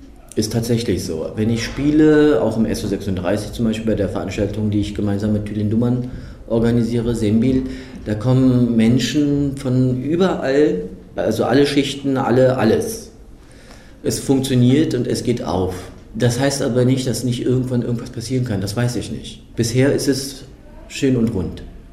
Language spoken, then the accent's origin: German; Germany; aber ich bin auch in Deutschland groß geworden, wo es in der weißen Dominanzgesellschaft genauso die Macho-Kultur gibt.